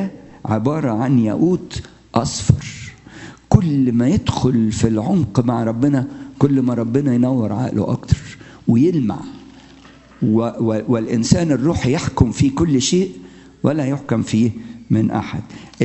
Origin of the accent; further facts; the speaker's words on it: Egypt; إحنا عندنا في مصر عيار 24 وفي عيار 28